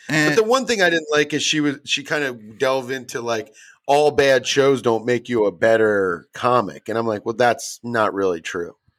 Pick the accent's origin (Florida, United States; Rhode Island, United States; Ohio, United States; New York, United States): Ohio, United States; Cincinnati; I'm from Cincinnati. I know what happens when a fucking gorilla gets out of control.